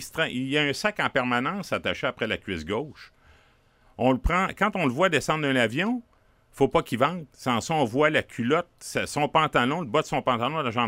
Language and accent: French; Canada; Je suis Canadien, je suis pas Américain, même si je suis souvent aux États-Unis puis que je travaille beaucoup aux États-Unis.